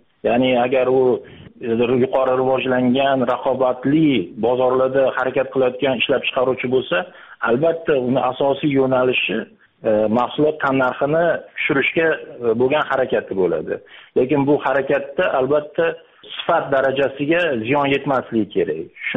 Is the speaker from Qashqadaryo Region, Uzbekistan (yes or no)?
no; Tashkent, Uzbekistan; born there; Men 1972-yil Toshkent shahrida tug'ilganman.